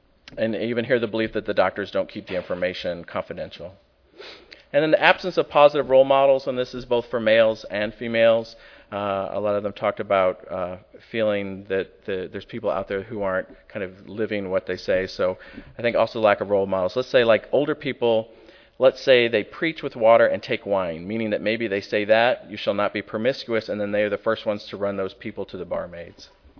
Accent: Chicago, Illinois, United States; And especially when they find out we're from Chicago, you know, he's like, oh yeah, go talk to Barack and see if you really are.

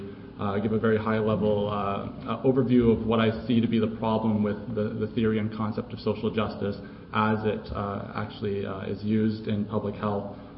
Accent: Canada; So I'm from Canada.

